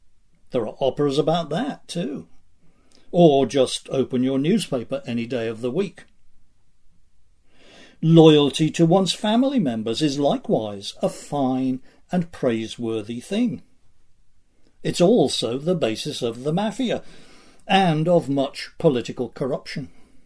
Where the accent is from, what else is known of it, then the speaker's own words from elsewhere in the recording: Northampton, East Midlands, United Kingdom; also born or lived in London; my hometown of Northampton